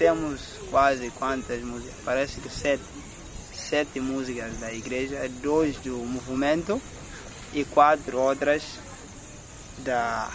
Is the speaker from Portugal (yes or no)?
no; Bissau, Guinea-Bissau; Eu sou da Guiné.